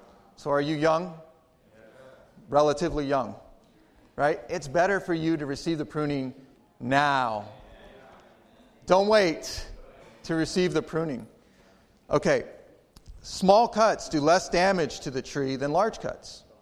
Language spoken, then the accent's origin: English; Arizona, United States; I know a lot about cactus because I grew up in Arizona.